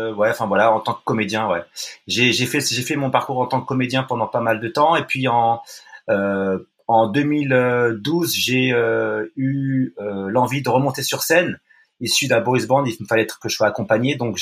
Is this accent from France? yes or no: yes; Longjumeau, Île-de-France, France; On est issu de Longjumeau, c'est une banlieue de Paris.